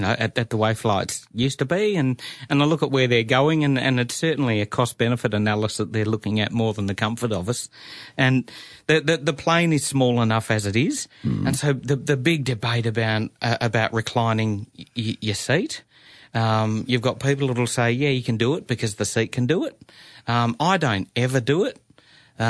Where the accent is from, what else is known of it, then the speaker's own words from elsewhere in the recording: Narrogin, Western Australia, Australia; I grew up in Narrogin.